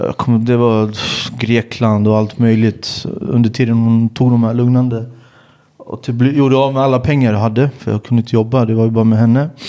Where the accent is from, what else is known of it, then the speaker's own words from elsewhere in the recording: Sweden; För att jag är uppvuxen i Sverige, jag har ju en svensk akademisk bakgrund, jag tänker som en svensk.